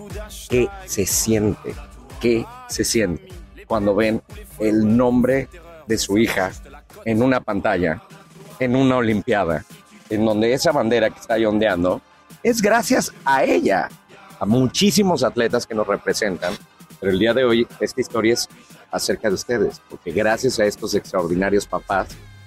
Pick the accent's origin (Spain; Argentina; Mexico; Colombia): Mexico; Y México es tan grande. Y tan hermoso, y tan poderoso, y somos tan los mexicanos